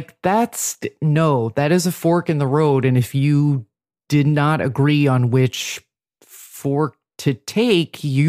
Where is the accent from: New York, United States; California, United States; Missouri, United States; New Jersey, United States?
New Jersey, United States; I'm from New Jersey. It's a problem.